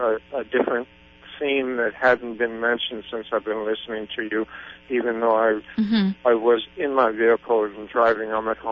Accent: the South, United States; when I was in grade school, I had an early one growing up in the South.

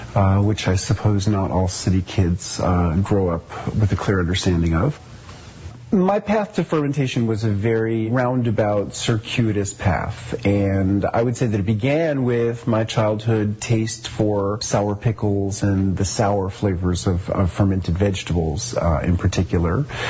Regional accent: New York City, New York, United States; I grew up in New York City, in Manhattan, on the 14th floor of an apartment building on the Upper West Side.

